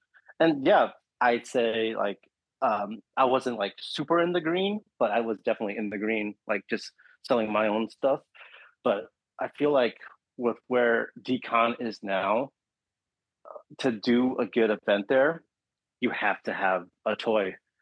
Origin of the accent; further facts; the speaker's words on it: California, United States; I spent the night at his place because I'm from the Bay, so you know, I crashed at his place.